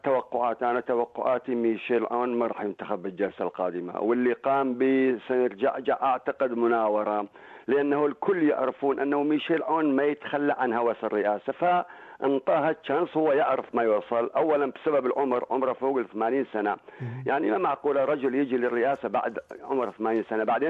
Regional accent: Iraq; أنا عراقي

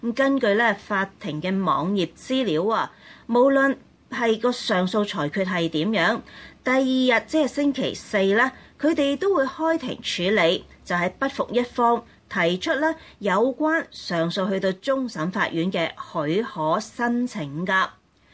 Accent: Hong Kong; 我哋香港人咧就好亲切咁形容呢一位末代港督

